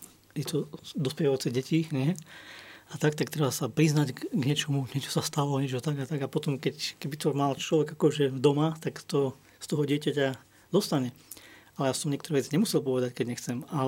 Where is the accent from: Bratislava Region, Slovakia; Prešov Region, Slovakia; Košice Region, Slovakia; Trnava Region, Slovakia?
Prešov Region, Slovakia; Snina; ja pochádzam zo Sniny, ja som sa narodil na východnom Slovensku, Snina